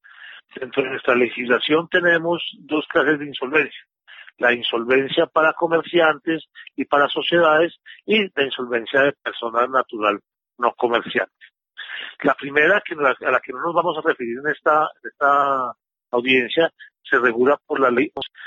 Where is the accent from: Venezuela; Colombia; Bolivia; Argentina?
Colombia; Bogotá; Yo soy un bogotano, nacido en el año 69